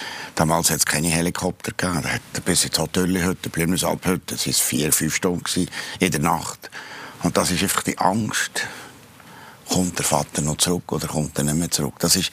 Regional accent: Kandersteg, Bern, Switzerland; dann bin ich halt zurück zu Kandersteg, in meine Kandersteg, in meine Heimat, in meine Natur, vielleicht das Gastertal

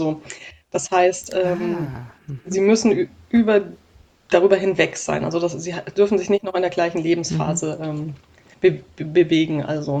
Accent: Baden-Württemberg, Germany; in meiner Heimatstadt im Schwarzwald

